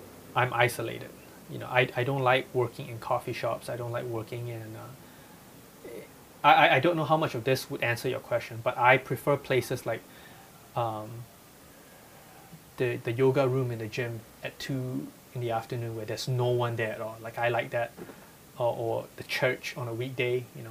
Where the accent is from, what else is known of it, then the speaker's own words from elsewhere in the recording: Malaysia; now in United States; a collection of short stories from growing up in Malaysia.